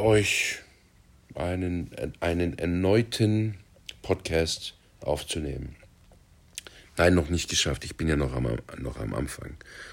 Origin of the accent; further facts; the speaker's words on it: Turkey; Also ich als Türke kann nicht überall Döner essen